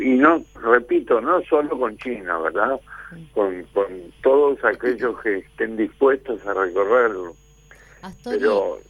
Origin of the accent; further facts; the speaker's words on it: Uruguay; como uruguayo